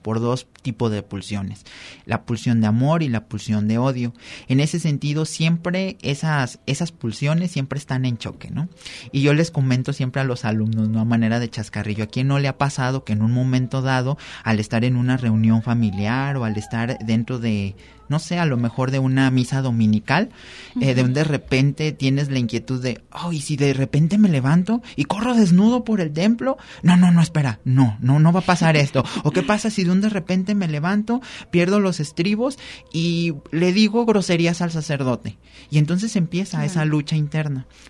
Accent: Mexico

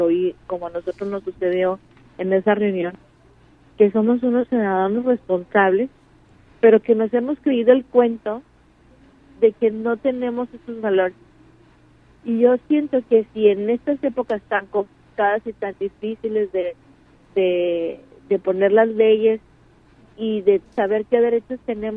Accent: Mexico

